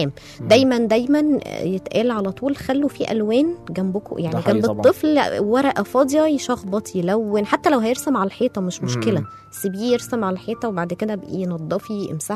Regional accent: Egypt; وظهر عندنا في مصر في الفترة الأخيرة وبقى منتشر جدا

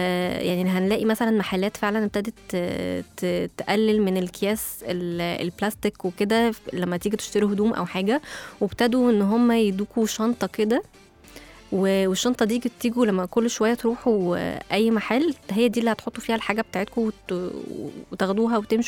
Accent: Egypt; احنا كعائلات مصرية كريمين جدا وبنحب قوي اللمة والأكل الكتير والولايم

